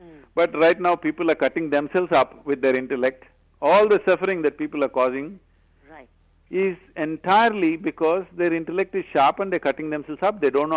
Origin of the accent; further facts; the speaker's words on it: India; Now you believe I am an Indian.